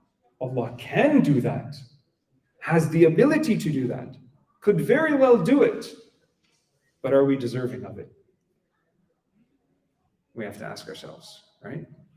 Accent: Quebec, Canada; I'm not from Ontario, sorry guys. I'm from Quebec. Je parle français. Je mange la poutine, okay?

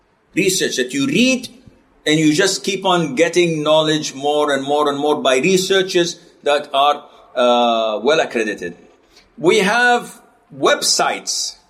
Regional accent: Saudi Arabia; English is a second language; I'm not going to defend myself because I'm from Saudi.

